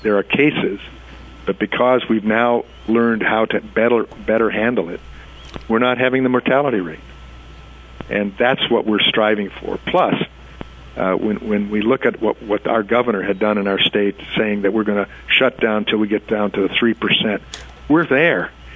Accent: United States; I'm an American. I believe in America

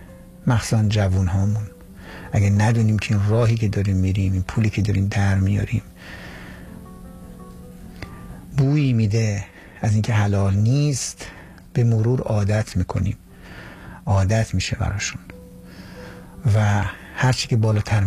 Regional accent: Tehran, Tehran Province, Iran; من ترک نیستم، من کلا بچه تهرانم، ولی تقریبا میتونم بگم که مسلطم به زبان ترکی

